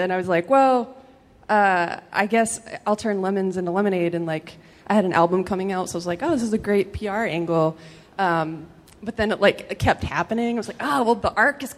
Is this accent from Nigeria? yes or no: no; San Antonio, Texas, United States; Texas, San Antonio.